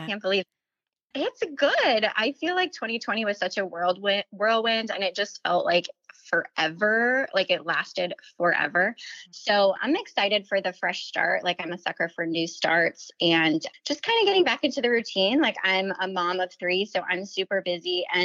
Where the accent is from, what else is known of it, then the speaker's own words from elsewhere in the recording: Iowa, United States; accent: northern, mixed; Maybe it is a weird accent because I'm originally from Iowa. And so I feel like I have parts of the like northern accent, but then we've been in the South for like 5 years.